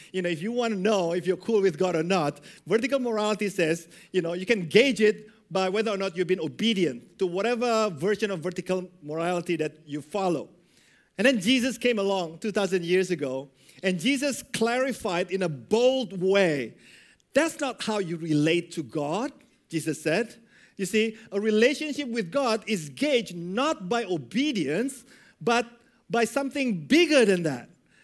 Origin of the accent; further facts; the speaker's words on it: Indonesia; I grew up in a country that's highly religious. I grew up in Indonesia, where every single citizen is required to have a religion.